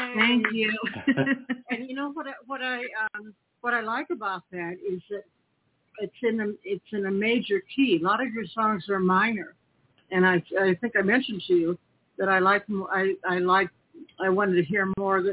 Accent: Glenwood, Illinois, United States; And then we moved to Glenwood. I grew up in Glenwood, Illinois.

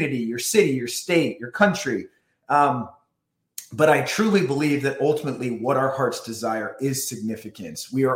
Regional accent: Illinois, United States; I grew up in Illinois. My dad was a general contractor.

